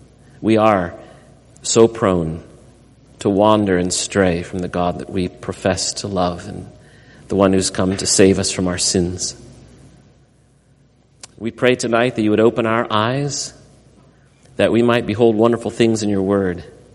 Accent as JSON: {"language": "English", "town": "Iowa City", "region": "Iowa", "country": "United States", "tie": "born or raised there", "said": "One thing Ryan didn't say about me is that I grew up in Iowa. One of the wonderful things about growing up in Iowa had nothing to do with cornfields and hog farms, but was because we lived in Iowa City, Iowa, a university town like Tyler."}